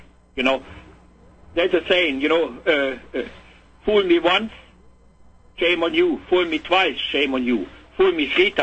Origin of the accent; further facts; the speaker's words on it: Germany; now in North America; I came from Germany. I grew up over there. I'm still, you know, my German citizenship